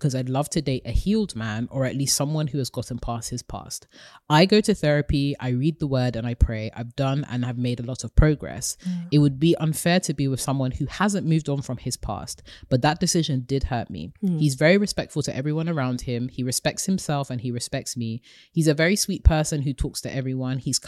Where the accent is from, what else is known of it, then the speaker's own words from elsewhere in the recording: Lesotho; I come from Lesotho, which is the kidney of South Africa, as say.